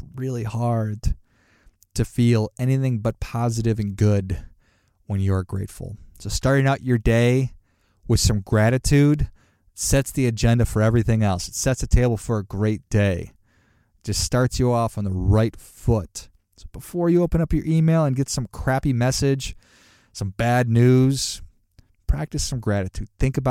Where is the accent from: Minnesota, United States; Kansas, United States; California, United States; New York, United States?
Minnesota, United States; Duluth; I grew up in Duluth, Minnesota, and our joke was, there's two seasons in Duluth, right?